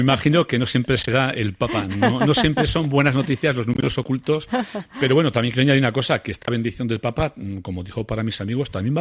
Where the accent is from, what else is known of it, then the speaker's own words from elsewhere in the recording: Navarre, Spain; Y por lo tanto, pues hay que aprovechar que el río Aragón pasa por mi pueblo para decirles que de vez en cuando hay que pararse en mi pueblo.